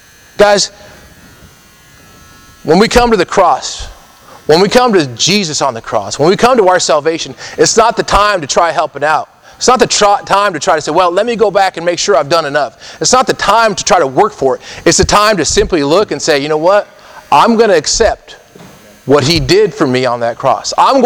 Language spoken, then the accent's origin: English; Colorado, United States; We shovel the, because we're growing up in Colorado, we shovel the snow off the sidewalks.